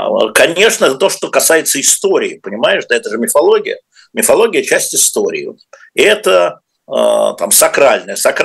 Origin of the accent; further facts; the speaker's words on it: Moscow, Russia; мы москвичи, ну я москвич